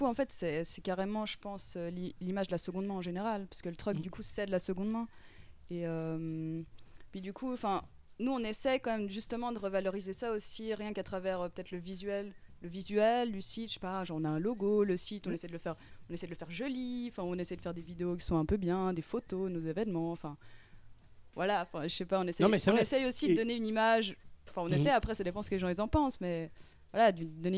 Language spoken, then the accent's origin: French; Geneva, Switzerland; moi, en fait, je viens de Genève, à la base. Donc, j'étudiais à l'université de Genève. Et en fait, j'ai commencé des études à Lausanne, en septembre, à la HEP.